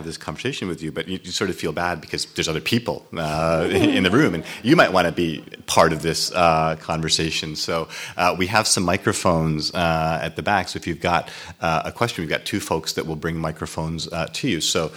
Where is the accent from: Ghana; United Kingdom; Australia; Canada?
Canada; moved away as an adult; also born or lived in Pakistan; now in United States; I was born in Pakistan. I grew up in Canada. All my education, kindergarten to PhD, is in Canada. And then I came here.